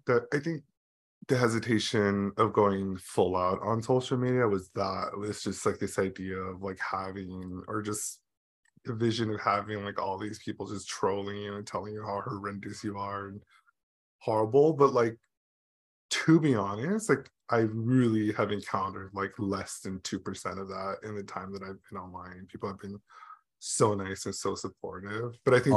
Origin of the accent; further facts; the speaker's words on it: Los Angeles, California, United States; also born or lived in New York; I am born and raised in California, Los Angeles. My parents, most of my family live here.